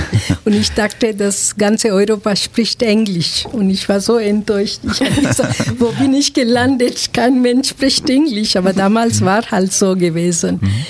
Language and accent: German; Kenya; German is a second language; moved away; haben unter britischer Kolonie gelebt, deswegen war Englisch das Hauptsprache gewesen. Wir sind eigentlich mit 4 Sprachen aufgewachsen in Kenia.